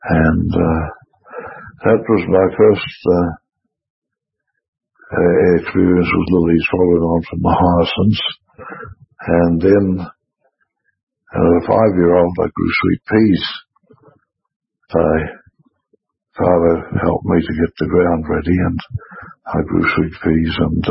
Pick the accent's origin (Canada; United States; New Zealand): New Zealand; Waimate, Canterbury; So I was born in Waimate, South Canterbury, in 1912, 30th of February, and I grew up in the down country out to the gorge from Waimate, but educated in Waimate.